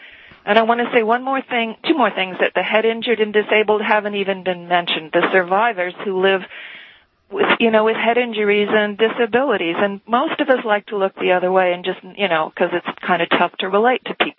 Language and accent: English; United States; it's my right as an American.